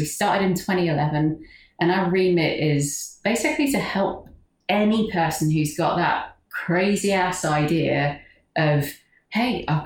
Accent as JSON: {"language": "English", "region": "England", "country": "United Kingdom", "said": "As my accent might belie, I'm English."}